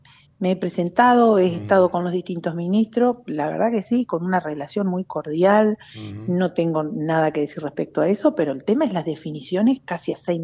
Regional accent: Entre Ríos, Argentina; pero somos tan entrerrianos como ustedes.

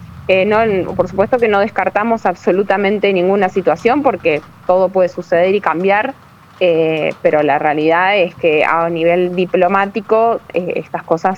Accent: Argentina; no solamente nosotros como argentinos

